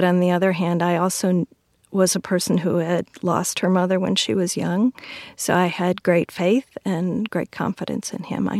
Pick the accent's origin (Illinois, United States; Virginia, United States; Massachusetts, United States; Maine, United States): Illinois, United States; Waukegan; I was raised in Waukegan, Illinois. There were 3 Superfund sites in my hometown.